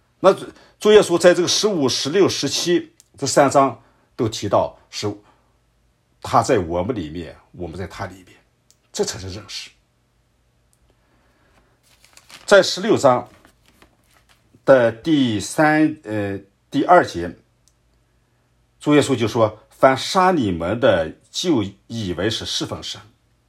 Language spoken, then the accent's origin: Chinese; China; 主耶稣所说这个认识和我们今天我们中国人认为那个认识是不一样的。